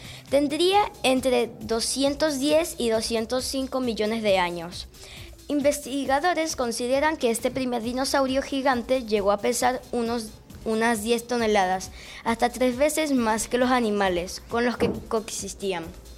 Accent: Maracay, Aragua, Venezuela; Venezuela, la provincia, Maracay.

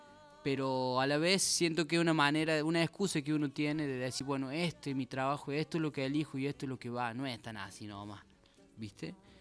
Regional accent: Córdoba, Argentina; now in Anisacate, Argentina; Es un valle serrano también, de Córdoba. Yo vengo del valle de Tras la Sierra. Viví allí hasta la mitad de mi juventud, hasta los 24, 25 años. Después me fui a Córdoba, y de Córdoba volví a la sierra, pero del lado del valle Parabachasca.

